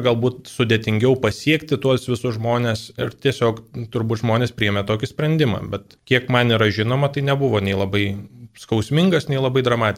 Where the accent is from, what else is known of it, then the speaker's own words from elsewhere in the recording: Vilnius, Vilnius County, Lithuania; Tai aš esu vilnietis ir esu jaunesnis už patį žurnalą, aš gimęs 1994 metais, mokiausi ir gyvenu ir tikiuosi gyvensiu Vilniuje, kažkaip prigijau ir niekur kitur pernelyg netraukia